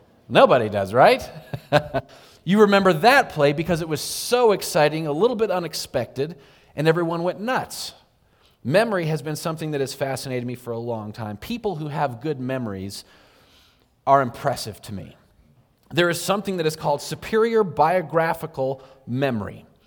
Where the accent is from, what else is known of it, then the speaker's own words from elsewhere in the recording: San Diego, California, United States; so I grew up in San Diego, where if you don't speak English, you better learn a little bit of Spanish.